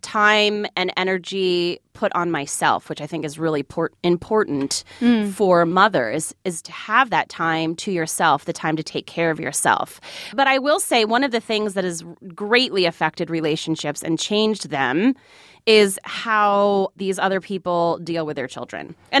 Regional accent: New Jersey, United States; I mean, for me, I was living in Mississippi, and so I'm from New Jersey. I was really out of my element

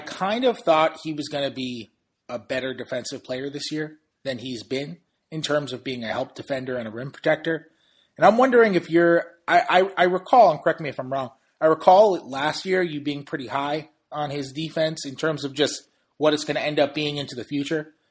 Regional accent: New York, United States; I am from New York and grew up in New York and lived in New York, and all of my friends from growing up are huge Knicks fans.

